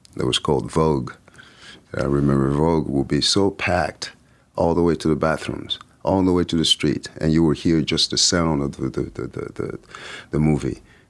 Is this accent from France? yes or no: yes; Lyon, Auvergne-Rhône-Alpes, France; English is a second language; growing up in France and thinking that I knew better.